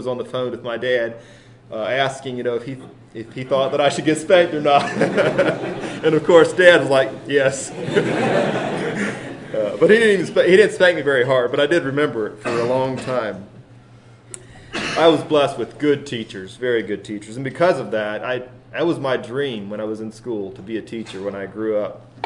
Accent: Whiteville, Tennessee, United States; I grew up in Whiteville, Tennessee, where I was fortunate to attend only one school throughout all of my school years.

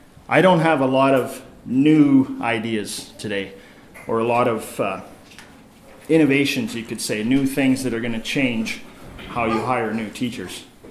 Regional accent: Salmon Arm, British Columbia, Canada; I'm from Salmon Arm, British Columbia.

